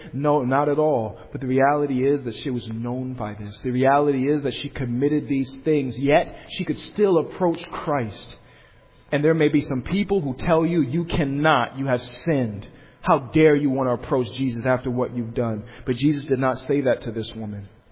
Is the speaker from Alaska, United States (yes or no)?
no; Rhode Island, United States; And I thought about growing up in Rhode Island. Rhode Island is a lot of water.